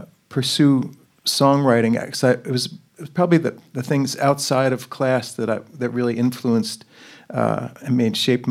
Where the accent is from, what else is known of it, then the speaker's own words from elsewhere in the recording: Colonia, New Jersey, United States; also born or lived in Newark, New Jersey; I was born there, and I grew up in Colonia, New Jersey, which is kind of central Jersey.